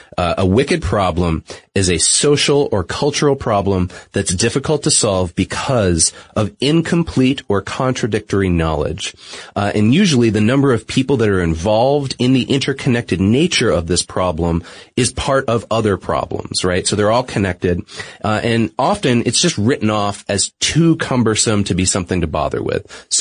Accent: New England, United States

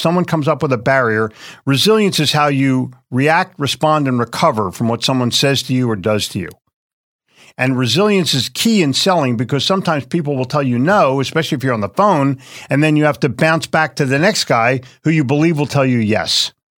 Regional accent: Philadelphia, Pennsylvania, United States; I grew up in Philly, so I'm Eagles, Flyers, Sixers, and I hate the Celtics.

